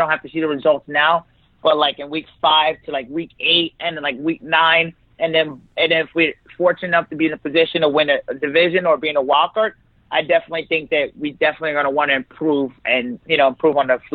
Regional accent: New York, United States; I'm obviously from New York, so I'm very familiar with the market.

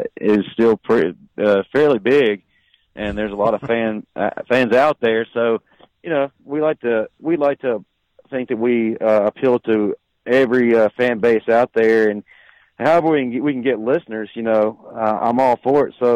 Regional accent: the South, United States; I was raised in the South where everybody hugged everybody.

